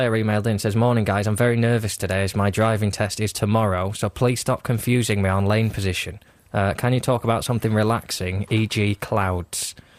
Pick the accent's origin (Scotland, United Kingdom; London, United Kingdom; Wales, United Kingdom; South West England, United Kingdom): South West England, United Kingdom; Bristol; I am from Bristol.